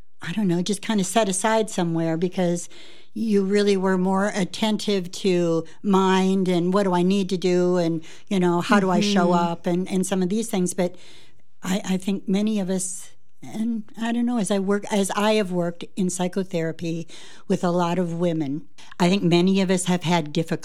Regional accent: Iowa, United States; Well, and I'm an Iowa girl, too

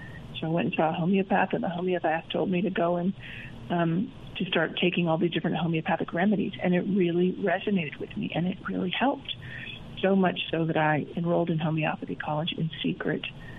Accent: Idaho, United States; moved away as an adult; also born or lived in London, United Kingdom; So I grew up mostly in Idaho, went to business school after college, and then went to go and work on Wall Street.

